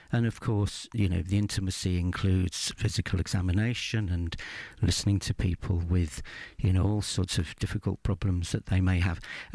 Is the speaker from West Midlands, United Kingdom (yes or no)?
no; London, United Kingdom; also born or lived in Bristol; now in Sheffield, United Kingdom; I came from Bristol with my wife, because we wanted, I come from London originally